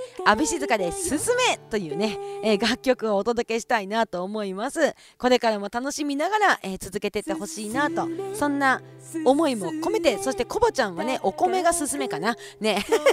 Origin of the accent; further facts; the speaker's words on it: Kushiro, Hokkaido, Japan; この日はですね、私の地元釧路市で、イベントがあります。